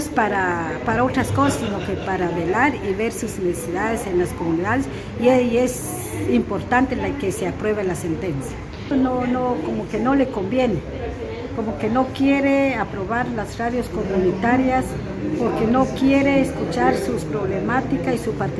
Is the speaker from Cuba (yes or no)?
no; Santiago Sacatepéquez, Sacatepéquez, Guatemala; Vengo de Radio Jornalera, Guatemala, de Santiago, Zacatepeques.